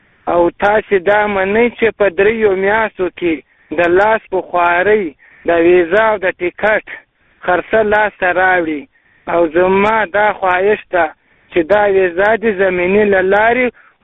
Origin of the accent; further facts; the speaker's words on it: Paktika, Afghanistan; now in Iran; زه د پکتیکا دی ولایت د خیرکور د ولسوالۍ د ظفرخیلو د کلی اوسیدونکی یم.